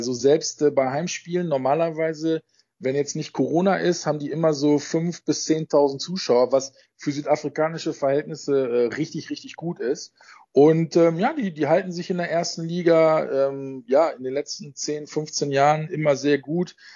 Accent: Germany; born there; Ich bin in Deutschland auch am Meer geboren.

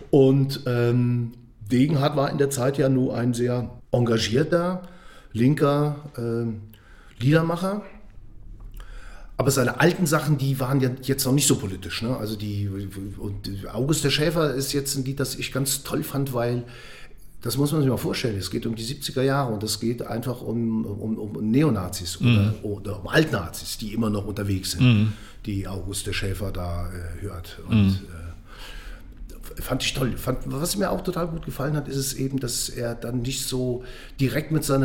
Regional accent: Eifel, Germany; ich bin in der Eifel groß geworden

